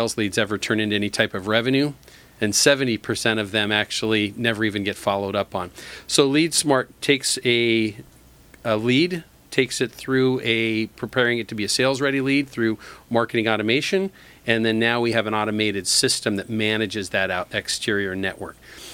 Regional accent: Long Beach, California, United States; I did. Born and raised in Long Beach.

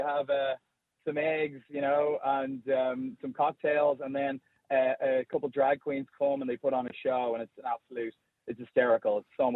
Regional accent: Rathfarnham, Leinster, Ireland; I grew up in Rathfarnham.

